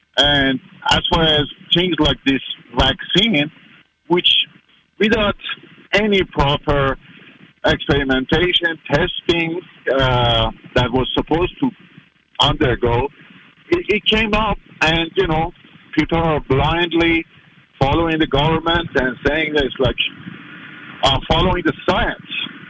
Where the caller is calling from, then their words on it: Kansas City, United States; I'm from Kansas City.